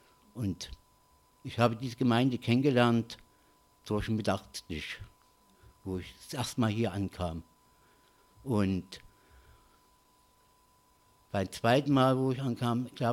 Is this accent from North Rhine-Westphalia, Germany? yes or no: no; Crimmitschau, Saxony, Germany; born there; bin geboren in Grimmitschau, in der DDR war das.